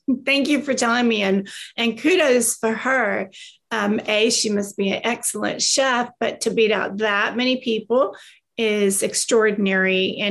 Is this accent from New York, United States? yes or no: no; Texas, United States; also born or lived in Tulsa, Oklahoma; So I was born in Tulsa, Oklahoma, but as the saying goes, we got to Texas as fast as we could.